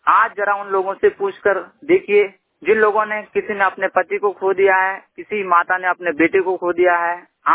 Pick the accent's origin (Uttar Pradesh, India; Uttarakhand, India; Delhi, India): Uttarakhand, India; और मैं उत्तराखंड से बिलोंग करता हूँ।